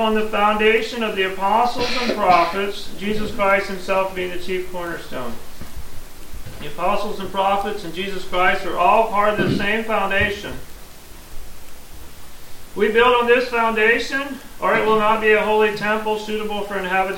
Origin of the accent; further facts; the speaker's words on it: Missouri, United States; moved away as an adult; I was born and raised in Scotland County, Missouri. It's in the northeast corner of the state, approximately 80 miles from here.